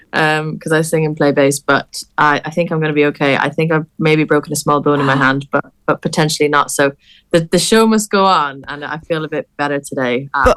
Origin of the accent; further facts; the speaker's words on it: west of Ireland, Ireland; now in Manchester, United Kingdom; I'm obviously from West of Ireland.